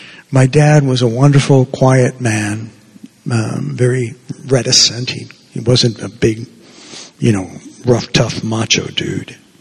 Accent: Havana, Cuba; I was born in Havana, Cuba. And I remember being a little boy in Cuba. And I remember getting holy cards. I used to go to a Jesuit school called Belén.

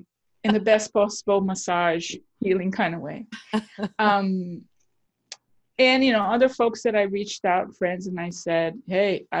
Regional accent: Brazil; also born or lived in United States; But I grew up, I grew up partially in Brazil, partially here. So, you know, truly bicultural.

